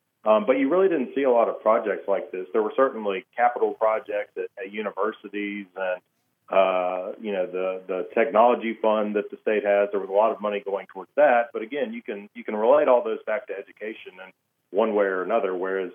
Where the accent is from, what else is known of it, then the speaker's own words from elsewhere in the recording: Montgomery, Alabama, United States; And you know, I'm from Montgomery originally.